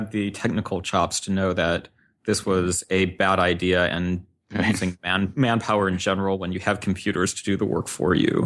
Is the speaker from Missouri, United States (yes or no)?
yes; St. Louis, Missouri, United States; I grew up in St. Louis, which isn't really the hub of technology, but there's a few things in St. Louis